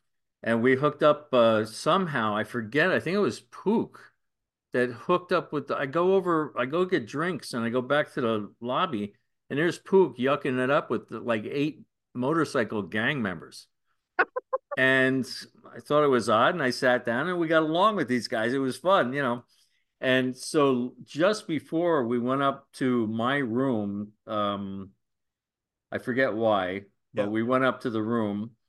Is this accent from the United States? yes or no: yes; New Jersey, United States; I grew up in the bowels of New Jersey.